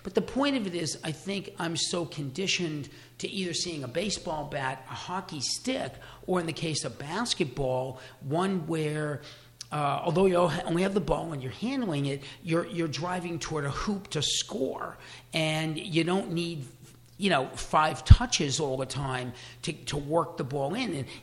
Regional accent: United States; just being an American who is used to individual plays, scoring, and quickness

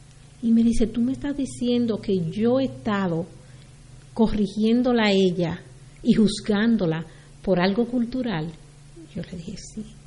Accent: Dominican Republic; cuando yo llegué a este país es que de donde yo vengo, República Dominicana, nosotros hacemos la fila

